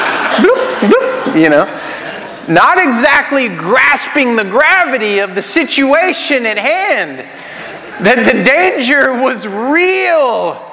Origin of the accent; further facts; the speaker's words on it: Aledo, Texas, United States; The apathy reminds me of a time when I was growing up in Aledo. We had a few acres, and most people around us had a few acres.